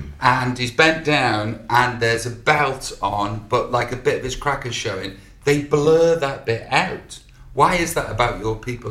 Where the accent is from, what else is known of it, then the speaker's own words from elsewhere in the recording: United Kingdom; I compliment that with the thing that takes it away because I'm British